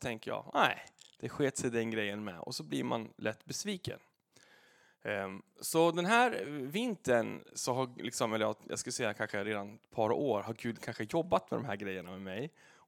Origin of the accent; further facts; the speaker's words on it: Stockholm, Stockholm County, Sweden; also born or lived in Falun; Och jag är född i Falun, uppväxt i Stockholm i förorten. Och sen är jag tillbaka hit sen några år